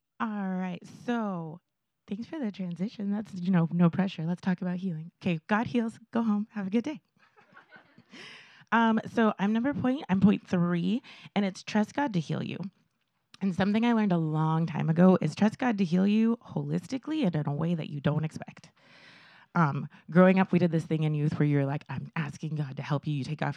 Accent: California, United States; And I was from Southern California. And I didn't speak Spanish. So I did not fit where I was growing up.

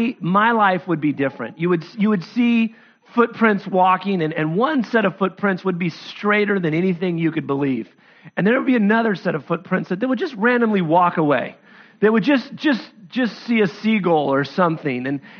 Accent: Sacramento, California, United States; in my city where I grew up in Sacramento

